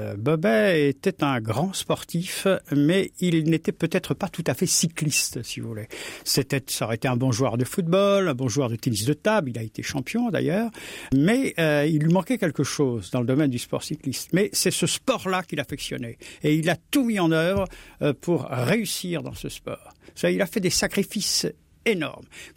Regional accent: Brittany, France; je suis breton dans l'Ouest

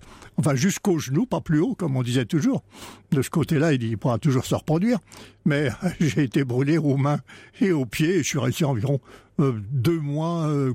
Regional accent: Neuilly-sur-Seine, Île-de-France, France; born there; Je suis né par hasard à Neuilly-sur-Seine, de parents qui venaient d'Amérique, où ils étaient tous les deux professeurs.

